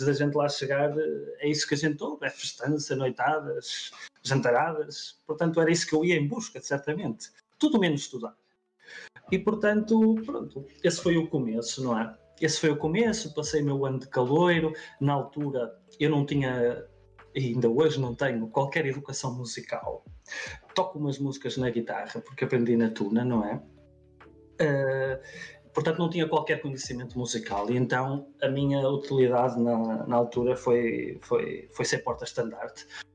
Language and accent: Portuguese; São João da Madeira, Aveiro, Portugal; eu sou natural de São João da Madeira. E fui para a Vila do Conde viver